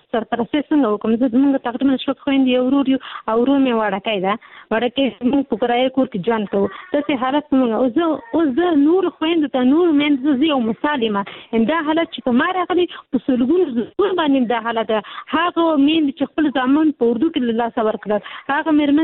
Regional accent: Peshawar, Khyber Pakhtunkhwa, Pakistan; زما پیدایش په پیښور کې شوې ده زه په پیښور کې لوی شوې ما

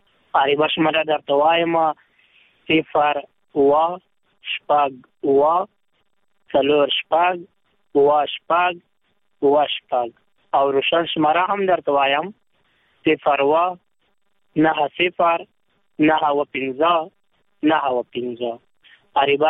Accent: Khost, Afghanistan; زه باور خوستی یم

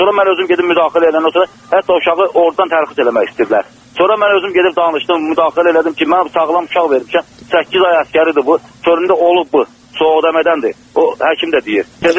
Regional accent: Davachi, Shabran District, Azerbaijan; born there; Mən Dəvəşdə doğulmuşam.

